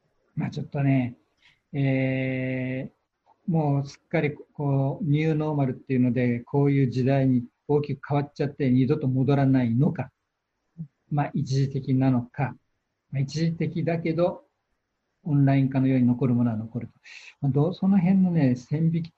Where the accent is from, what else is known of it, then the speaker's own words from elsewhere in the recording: Mito, Ibaraki, Japan; 水戸、私水戸ですからね、水戸の中心市街地が壊滅的な打撃を受けた